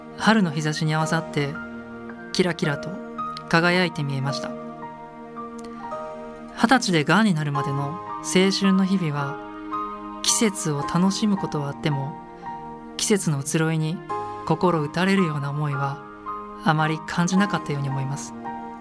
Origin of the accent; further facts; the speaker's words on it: Ise, Mie, Japan; 重県伊勢市に帰った僕は一人車を走らせていました。